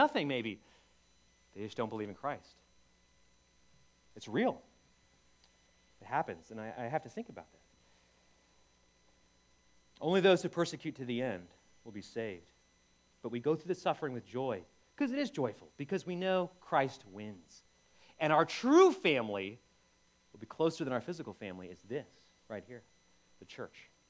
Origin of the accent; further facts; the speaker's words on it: Ohio, United States; This a few years ago, because I'm from Ohio, this caught my eye.